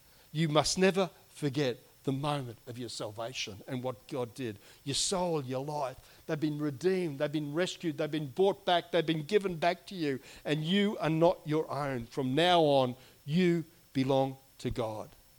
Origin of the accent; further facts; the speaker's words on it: Australia; I said, I'm from Australia.